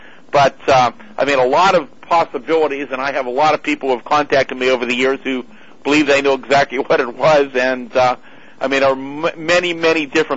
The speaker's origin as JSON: {"language": "English", "town": "Greensburg", "region": "Pennsylvania", "country": "United States", "tie": "born or raised there", "said": "then I was 16 years old when the incident happened near Kecksburg, PA, which is about 12 miles from my hometown of Greensburg."}